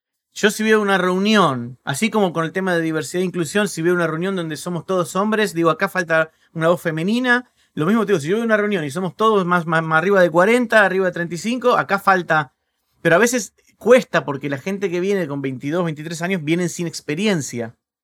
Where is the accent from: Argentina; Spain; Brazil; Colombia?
Argentina; now in United States; Bueno, ya que soy argentino, si bien vivo en Estados Unidos